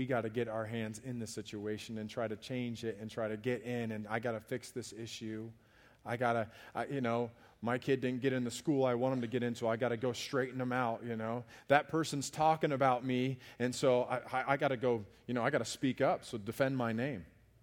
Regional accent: Alaska, United States; I grew up in Alaska, y'all, so I don't know why I'm saying y'all, but I grew up in Alaska

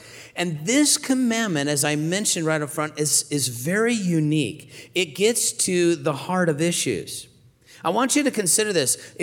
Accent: Texas, United States; I mean, I'm from Texas. Everything is big in Texas.

